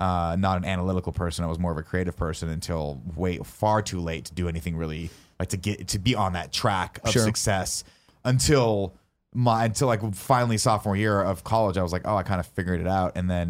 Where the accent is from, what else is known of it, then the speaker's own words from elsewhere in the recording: Riverside, California, United States; I grew up in Riverside in a nice part of a suburb.